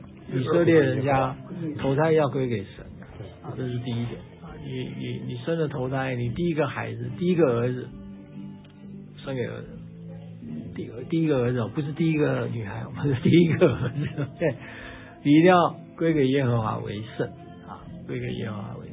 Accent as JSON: {"language": "Chinese", "country": "China", "said": "就好像我们中国人贴春联"}